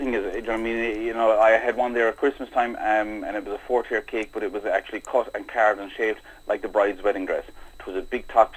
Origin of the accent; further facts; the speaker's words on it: Youghal, Munster, Ireland; I'm originally from Youghal. And my grandmother there used to live down underneath the arch on Grattan Street